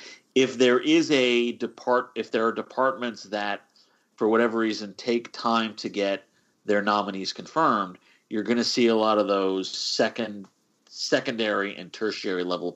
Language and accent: English; New Jersey, United States; I grew up in Jersey. I used to actually like this guy.